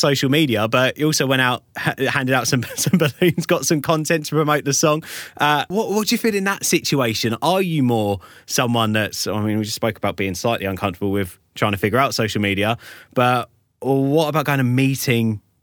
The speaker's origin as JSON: {"language": "English", "town": "Canterbury", "region": "South East England", "country": "United Kingdom", "tie": "born or raised there", "said": "That's my hometown."}